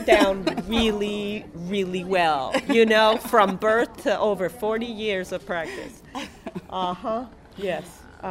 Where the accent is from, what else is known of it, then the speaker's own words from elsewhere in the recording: Arlington, Virginia, United States; I'm from Arlington, Virginia, and we met in D.C., both as volunteers.